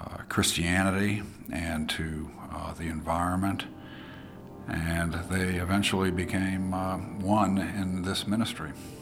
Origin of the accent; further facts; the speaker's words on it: Dedham, Massachusetts, United States; I grew up in St. Paul's Church in Dedham, Massachusetts, singing in the choir.